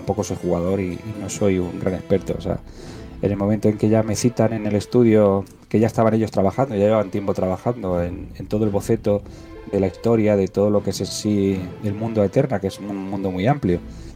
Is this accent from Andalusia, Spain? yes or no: yes; Cúllar, Andalusia, Spain; allí en Granada, en Benamaurel, en una población cercana a Cúllar, a mi pueblo.